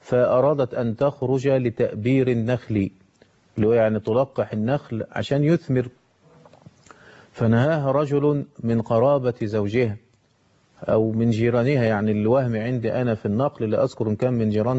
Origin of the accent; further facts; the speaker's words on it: Egypt; كتب كتابه زي ما احنا بنقول باللفظ الدارج عندنا في مصر